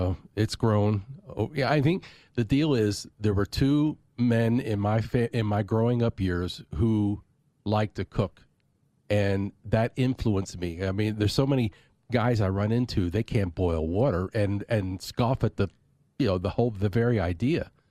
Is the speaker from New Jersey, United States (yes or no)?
no; Pennsylvania, United States; I'm from Pennsylvania.